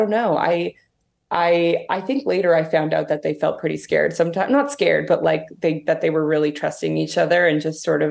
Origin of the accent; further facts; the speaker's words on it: Toronto, Ontario, Canada; Well, I grew up in Toronto, and I think that, you know, Toronto's a pretty big film-loving city.